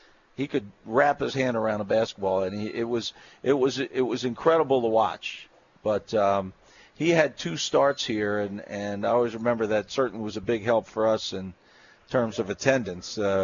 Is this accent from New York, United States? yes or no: yes; Staten Island, New York, United States; Davis is from Philadelphia. I'm from Staten Island. You know, most people are not from here.